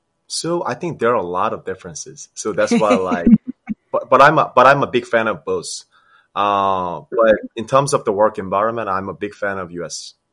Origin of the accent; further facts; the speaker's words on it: Seoul, South Korea; English is a second language; moved away as an adult; now in United States; So I was born and raised in Korea, especially Seoul. And I study and work in the U.S., especially in New York, and I work in New York as well as Houston, Texas.